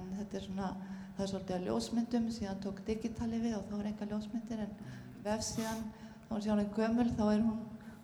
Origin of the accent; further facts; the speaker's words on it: Selfoss, Southern Region, Iceland; en ég kem frá Selfossi